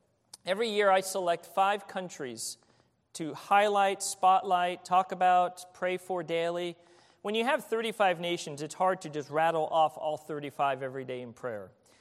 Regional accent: New York City, New York, United States; also born or lived in Cleveland, Ohio; I was born in the Bronx, New York City. Country mouse, city mouse. You know, 14 years in New York City, then 14 years in Cleveland, Ohio.

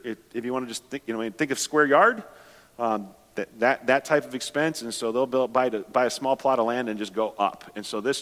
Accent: Minnesota, United States; And then also a team from our home church where we grew up in Minnesota had arrived that day

